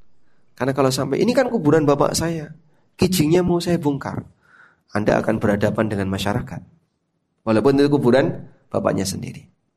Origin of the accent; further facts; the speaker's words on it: Lamongan, East Java, Indonesia; Saya asli Lamongan.